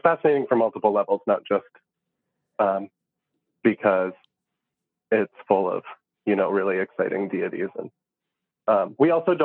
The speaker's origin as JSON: {"language": "English", "country": "United States", "said": "kind of as a white person, as an American"}